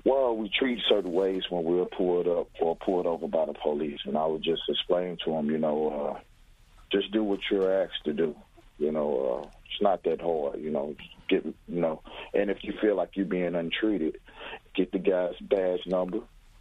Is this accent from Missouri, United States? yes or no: yes; Pine Line, Missouri, United States; We both was born and raised in Pine Line, Missouri.